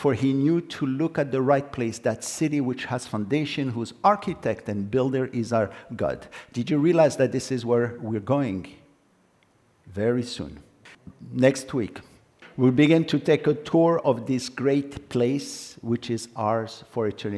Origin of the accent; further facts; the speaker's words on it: Casablanca, Casablanca-Settat, Morocco; See, I was born in Casablanca, Morocco, and born and lived not far from what I consider the most beautiful beaches in the world